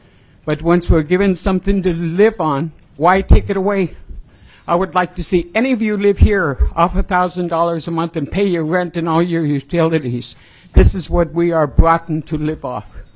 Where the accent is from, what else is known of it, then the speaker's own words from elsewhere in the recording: Alaska, United States; I'm from Cape Kwan.